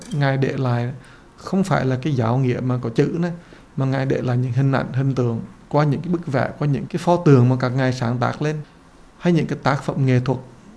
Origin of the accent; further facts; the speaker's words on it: United States; Mình là dân Mỹ mà này, ai cũng vui cả, các bạn thấy không?